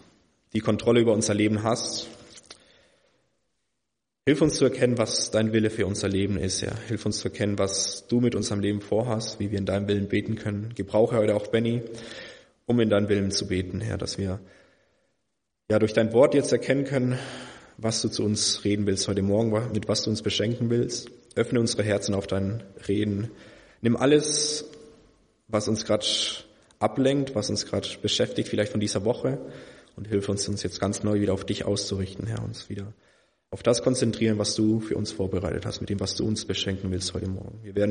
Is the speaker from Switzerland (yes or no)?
no; Chile; Ich bin in Südamerika aufgewachsen, in Chile, als Missionarskind.